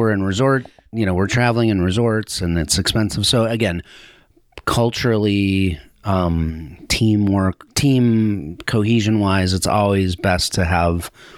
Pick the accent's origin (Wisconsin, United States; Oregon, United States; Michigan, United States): Wisconsin, United States; Milwaukee; You know, I was I grew up in Milwaukee, Wisconsin, the international mecca of skiing.